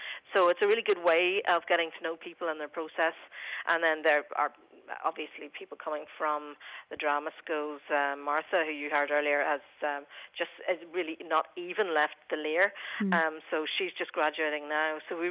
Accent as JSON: {"language": "English", "country": "Ireland", "said": "and we're Irish, so we kind of feel, you know, if we can't cope with the elements, who can?"}